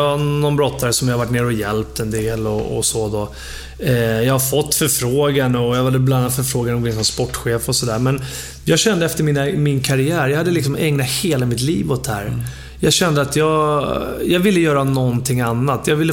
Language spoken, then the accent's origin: Swedish; Farsta, Stockholm County, Sweden; Jag vet ju bara i min skola i Farsta där jag växte upp var det många som brottade.